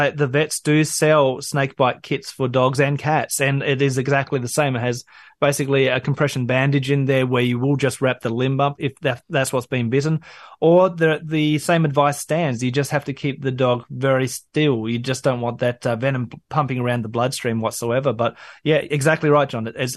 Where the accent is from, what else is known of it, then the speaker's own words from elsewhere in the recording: Adelaide, South Australia, Australia; And even back in my hometown of Adelaide, my parents' dogs have actually killed snakes because they are just curious.